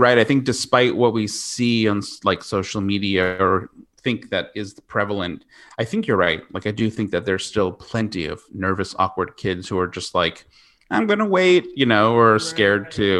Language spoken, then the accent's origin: English; Smithtown, New York, United States; Directly in the center of Long Island.